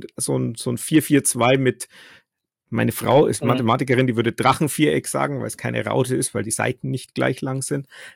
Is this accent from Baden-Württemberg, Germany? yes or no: no; Nuremberg, Bavaria, Germany; Und das dann in Fürth, was dann besonders pikant ist als Nürnberger.